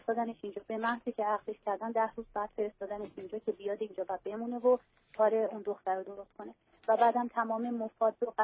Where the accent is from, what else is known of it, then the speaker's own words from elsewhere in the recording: Iran; now in United States; زمانی که از ایران اومدم 5 سال پیش